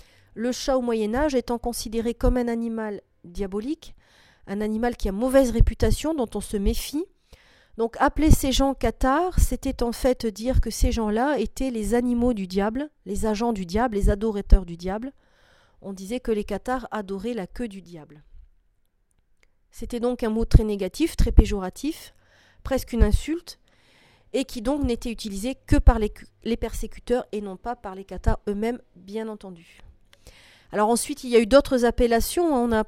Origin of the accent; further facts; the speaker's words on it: Occitanie, France; ça se passe très mal dans certaines régions comme chez nous en Occitanie